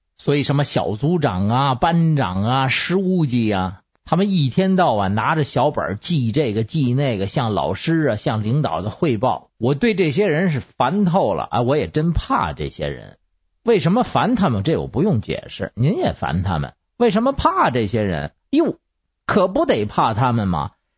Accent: Beijing, China; 各位听众好，我是北京的

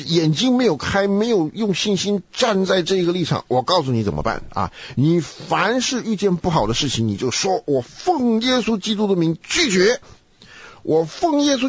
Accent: China; 你如果讲话讲得不对啊，尤其我们中国人拜祖先，我们还有一些祖先的罪需要认啊

